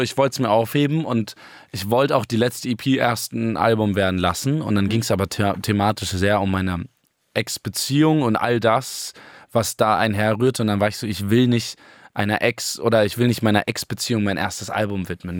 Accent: Berlin, Germany; born there; Prenzlauer Berg, ja, gebürtig.

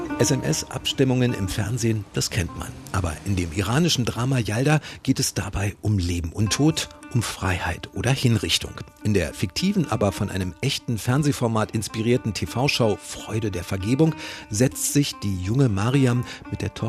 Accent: Iran; Selbst für mich als Iraner, ich lebe in Teheran, ist es immer wieder überraschend

